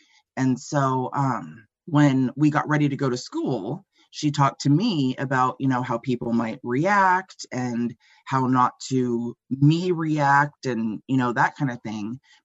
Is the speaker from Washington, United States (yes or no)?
yes; Winlock, Washington, United States; And so I grew up very young in Winlock, Washington, which, if you can imagine, a quarter the size of Chehalis and all of the redneck stereotypes.